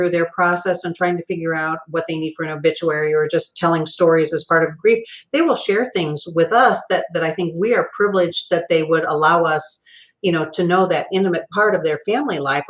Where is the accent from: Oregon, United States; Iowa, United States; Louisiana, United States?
Iowa, United States; Iowa City; I grew up in Iowa City, so a lot of times these are people that I've grown up with or known.